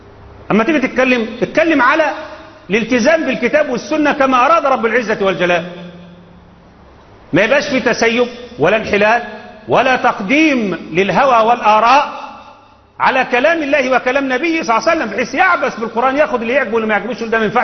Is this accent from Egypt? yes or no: yes; Egypt; في موضوع إشكالية ما يحدث في البلاد العربية خصوصا عندنا في مصر